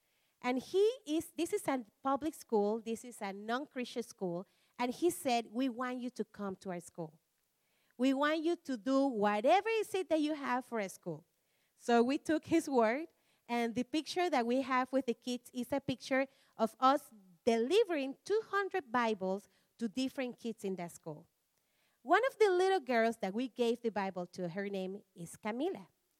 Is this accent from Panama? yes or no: yes; Panama City, Panamá, Panama; So I am from Panama. I was born in Panama City, Panama.